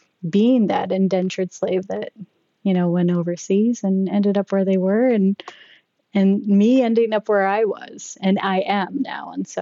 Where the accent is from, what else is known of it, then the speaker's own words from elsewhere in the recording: Canada; But, you know, growing up in Canada and, you know, getting my education there, I initially wanted to be a math teacher